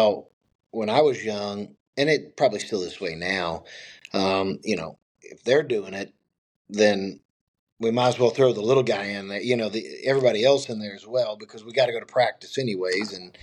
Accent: Bristow, United States; also born or lived in Cleveland; So I was born and raised in Cleveland. And in the seventh grade, we left Cleveland and went to Bristow.

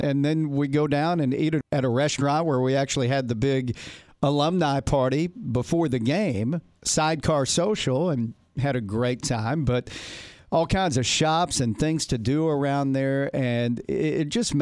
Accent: Dallas-Fort Worth, Texas, United States; And look, I'm from the Dallas-Fort Worth area, but we've talked about it the last couple of weeks.

